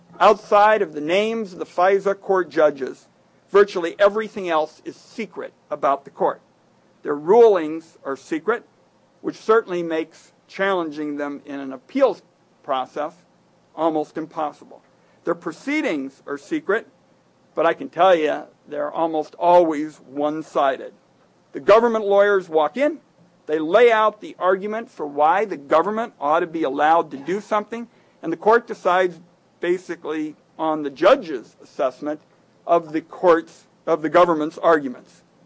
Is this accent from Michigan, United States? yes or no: no; Oregon, United States; when the people in my home state hear those words, secret law, several of them come up and say